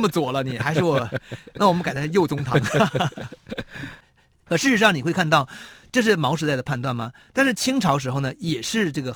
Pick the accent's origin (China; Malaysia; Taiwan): China; Hunan; 我们湖南菜是很辣的。